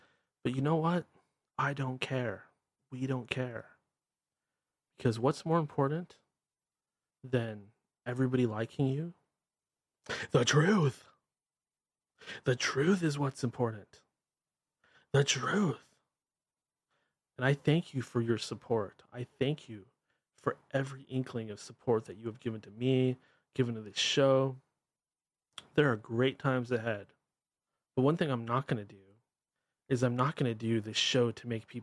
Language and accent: English; Washington, United States; accent: Washingtonian; talk normal like I do with my amazing Washingtonian accent that everybody's so envious of.